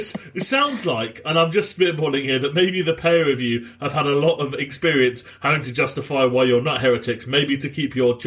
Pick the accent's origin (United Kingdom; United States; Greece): United Kingdom; England; I'm Church of England in the way that I'm English.